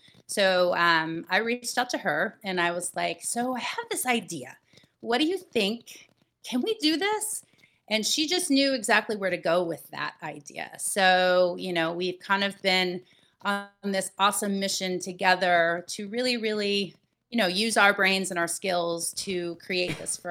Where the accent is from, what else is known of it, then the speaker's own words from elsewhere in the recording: Florida, United States; also born or lived in Philadelphia; So essentially I grew up in Florida by way of Philadelphia, but I spent most of my childhood in Florida.